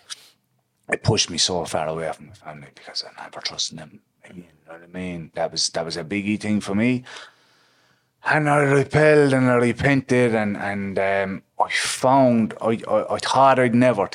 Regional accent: Limerick, Munster, Ireland; So I'm from Limerick City. I'm from the posh side of Limerick City, actually.

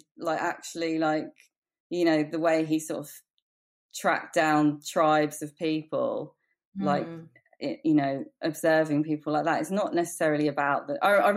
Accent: England, United Kingdom; wasn't actually until I lived in New York that I really noticed how American my upbringing had been, even though I grew up in England.

